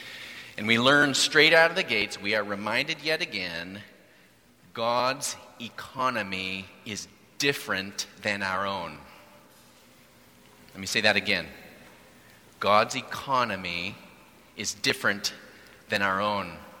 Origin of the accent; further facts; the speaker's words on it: Yakima, Washington, United States; I'm from the West. I used to sing that song as like a four-year-old at a little pizza shop called Shakey's in downtown Yakima, Washington.